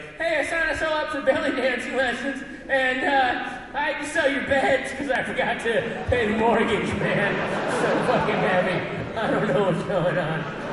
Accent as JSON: {"language": "English", "town": "Sterling", "region": "Virginia", "country": "United States", "tie": "born or raised there", "said": "I grew up in Northern Virginia, specifically a city called Sterling, Virginia."}